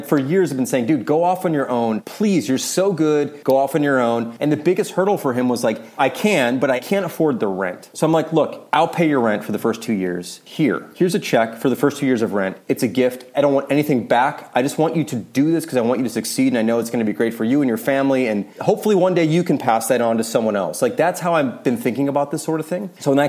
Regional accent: Midwest, United States; Maybe it's a Midwestern upbringing. I grew up in the Midwest in the US.

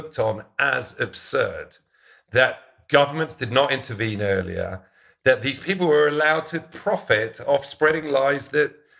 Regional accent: London, United Kingdom; my ambitions for my career were pretty limited growing up in Northwest London.

